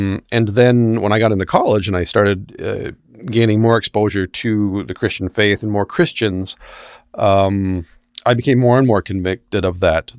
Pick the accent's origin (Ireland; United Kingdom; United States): Ireland; I'm a recovering drug addict and I'm Irish.